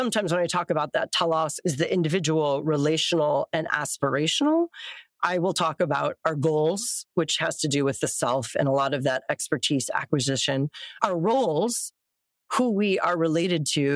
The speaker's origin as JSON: {"language": "English", "region": "Midwest", "country": "United States", "lives_now": "Southern California, United States", "said": "I'm from the Midwest. I now live in Southern California."}